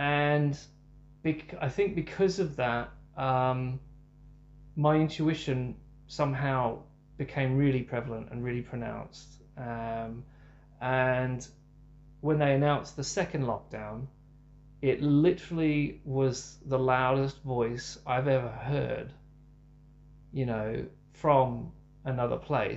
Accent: Australia; moved away as an adult; now in London, United Kingdom; And so I went to London when I was 27 from Australia

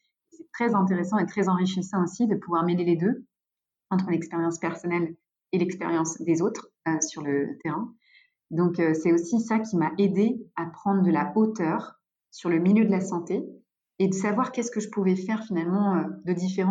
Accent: Brittany, France; Moi, je suis bretonne d'origine. J'ai fait mes études en Bretagne

